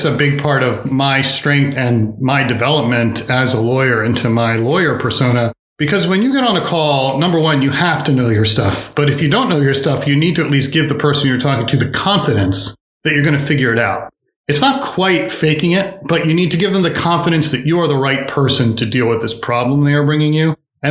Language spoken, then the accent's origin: English; New Jersey, United States; Every single summer in college, I lived at home. I grew up near Princeton, and I worked as a tour guide in the tour office at Princeton